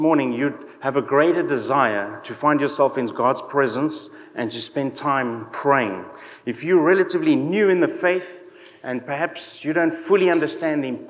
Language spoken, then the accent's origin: English; South Africa; moved away; I say, no, I love South Africa. I'm proud of being South African. It's my roots. It's my heritage.